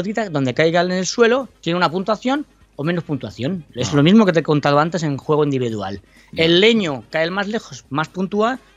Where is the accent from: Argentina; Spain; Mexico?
Spain; Incluso me comí hasta el envoltorio del ketchup y batí el récord de estos americanos siendo español, que tiene mucho mérito.